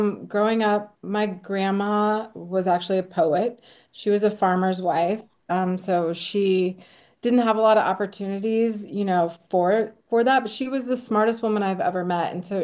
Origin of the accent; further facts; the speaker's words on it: Kansas, United States; Okay, so everyone know I'm from Kansas, so just I guess I have to start there.